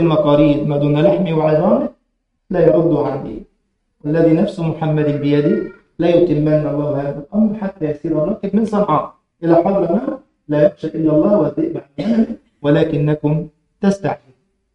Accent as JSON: {"language": "Arabic", "country": "Egypt", "said": "وصل كيلو اللحم عندنا في مصر مثلا ب 400 جنيه"}